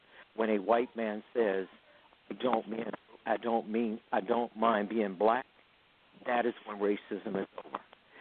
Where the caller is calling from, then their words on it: Germany; Actually, I'm calling from Germany.